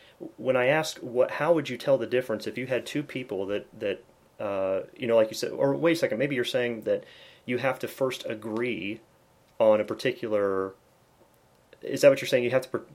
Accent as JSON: {"language": "English", "region": "Indiana", "country": "United States", "tie": "born or raised there", "said": "you grew up in Pennsylvania, I grew up in Indiana"}